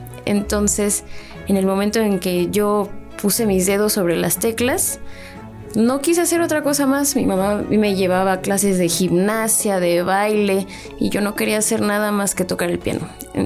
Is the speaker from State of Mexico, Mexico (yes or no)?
no; Monterrey, Nuevo León, Mexico; also born or lived in Ciudad Juárez / Cuernavaca; yo en ese momento vivía en Ciudad Juárez, Chihuahua. Yo soy de Monterrey, pero durante mi infancia estuve mudándome de ciudades, de estados, y llegué a Cuernavaca por el destino, por la cuestión laboral de mi papá.